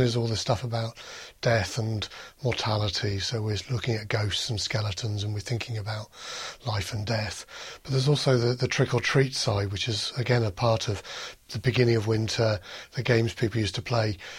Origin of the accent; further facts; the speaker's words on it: United Kingdom; as a culture, as a British culture, we're not very good at doing rituals.